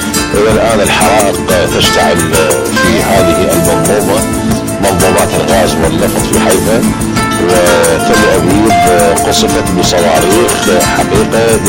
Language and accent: Arabic; Iraq; هنا عندنا في العراق